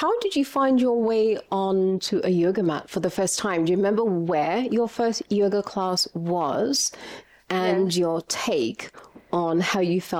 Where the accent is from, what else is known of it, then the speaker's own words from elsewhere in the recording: Australia; being Australian, know much. I've never actually been to Sweden.